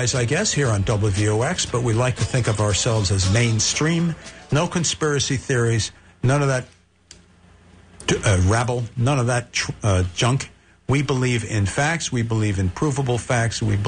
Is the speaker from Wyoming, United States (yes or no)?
no; Queens, New York, United States; also born or lived in Bronx; I've been outnumbered since I was born in the Bronx and raised in Queens.